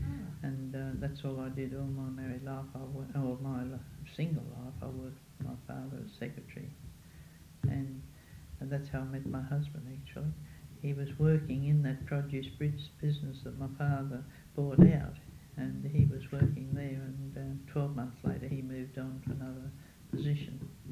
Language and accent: English; Neutral Bay, New South Wales, Australia; born there; I live at 4 Collis Street, Penrith. I was born on the 2nd of January 1918 and I was born in Neutral Bay, and I'm now happily married for over 50 years. My nationality is Australian. I come from convict stock